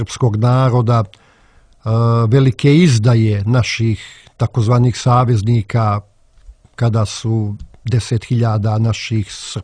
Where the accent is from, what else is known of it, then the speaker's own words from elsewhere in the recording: Montenegro; A šta bi moglo kod nas u Drobnjaku i Uskocima da se napiše nego Smaila Gačengić?